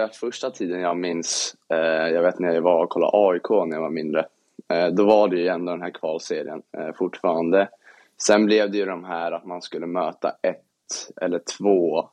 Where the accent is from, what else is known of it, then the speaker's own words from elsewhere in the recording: Stockholm, Stockholm County, Sweden; jag är ju från Stockholm